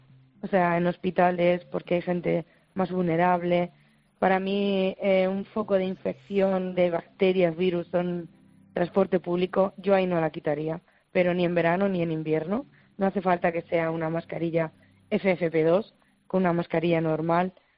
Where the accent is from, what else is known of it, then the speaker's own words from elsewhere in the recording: Bolaños de Calatrava, Castilla-La Mancha, Spain; Yo soy de Bolaños, de un pueblo de Ciudad Real.